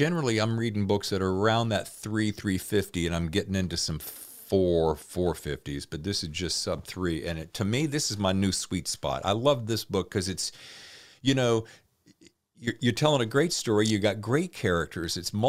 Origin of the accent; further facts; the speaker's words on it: the South, United States; accent: Southern; I just realized my Southern accent's still here because of that adaptation.